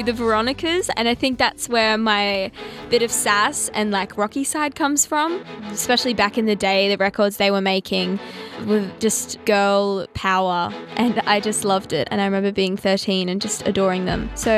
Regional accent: Brisbane, Queensland, Australia; I'm from Brizzy

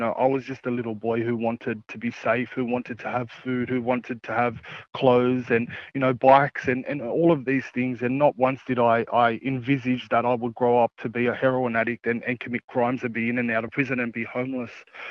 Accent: Sydney, New South Wales, Australia; I was born and raised in Redfern, on the block here in Sydney.

